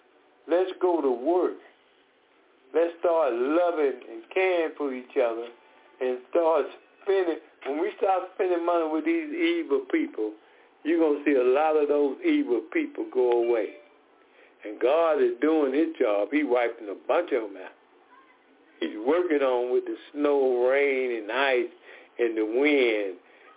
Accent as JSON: {"language": "English", "town": "Decatur", "region": "Georgia", "country": "United States", "said": "We are from Decatur, Georgia."}